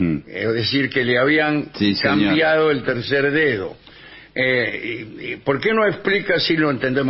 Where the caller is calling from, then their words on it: Remedios de Escalada, Buenos Aires Province, Argentina; de Remedios de Escalada.